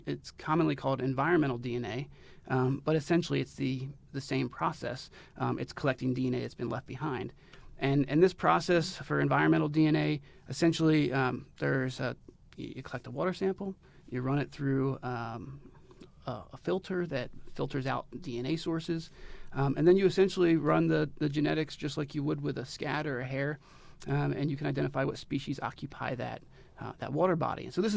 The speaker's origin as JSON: {"language": "English", "region": "Pennsylvania", "country": "United States", "also_born_or_lived": "New Mexico / Idaho", "said": "Oh, no. I'm originally from Pennsylvania."}